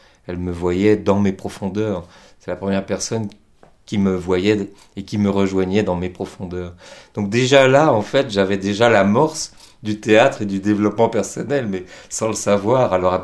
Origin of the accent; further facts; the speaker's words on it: Paris, Île-de-France, France; J'ai grandi à Belleville pendant la guerre d'Algérie, donc dans un climat vraiment de guerre.